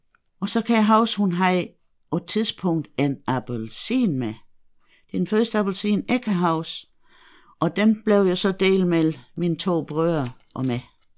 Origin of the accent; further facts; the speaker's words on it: Bollerslev, Region of Southern Denmark, Denmark; Jeg bor også i Tåsborg. Jeg er fra Bollesl.